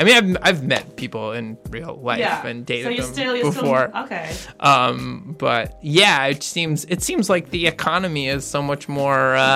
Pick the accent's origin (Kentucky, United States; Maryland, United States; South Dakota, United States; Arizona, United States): Maryland, United States; Baltimore; I'm from Baltimore. I'm a musician and a playwright